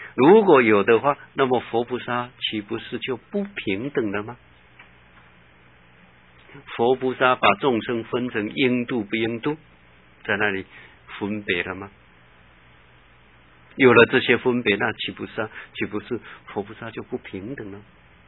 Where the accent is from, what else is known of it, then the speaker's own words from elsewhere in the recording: China; 那么他传到我们中国来了，我们中国人依照他的方法来实行来做